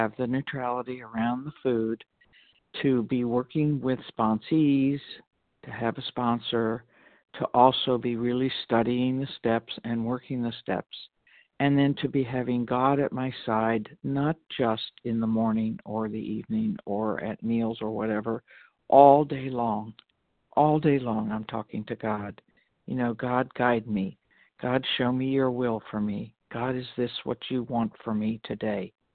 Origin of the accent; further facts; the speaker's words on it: Walnut Creek, California, United States; I'm from California, Walnut Creek, California